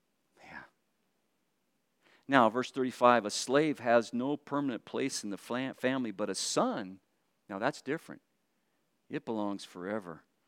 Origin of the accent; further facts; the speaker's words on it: Ireland; I'm Irish. I think we're like that too, Irish people, right?